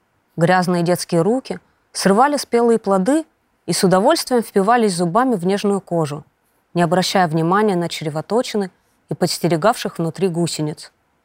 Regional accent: Omsk, Omsk Oblast, Russia; я родилась и живу в Омске.

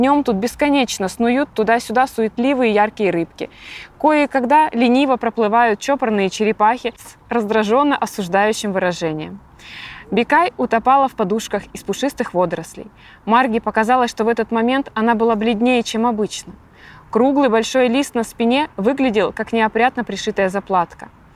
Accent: Novosibirsk, Novosibirsk Oblast, Russia; Я писатель из Новосибирска.

